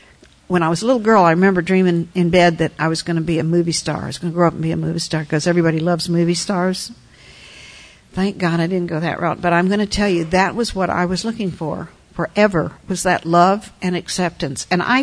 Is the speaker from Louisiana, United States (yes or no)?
no; Richmond, Virginia, United States; also born or lived in Pennsylvania; now in Texas, United States; We came here from Pennsylvania, and believe me, coming from Richmond, Virginia to Pennsylvania to Texas is quite a change, but we made it through, and I'm glad that we're in Texas.